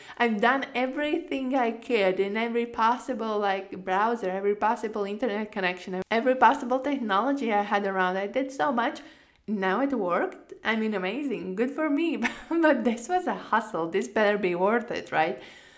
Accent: Latvia; now in Spain; because ultimately, like, I'm in Spain right now. Originally, I'm from Latvia

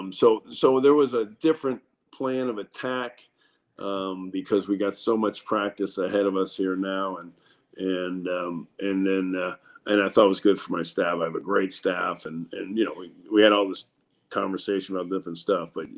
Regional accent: California, United States; also born or lived in Hawaii / Santa Barbara / New Zealand; I've lived in great places, like obviously Hawaii, Santa Barbara, and I grew up in California. New Zealand.

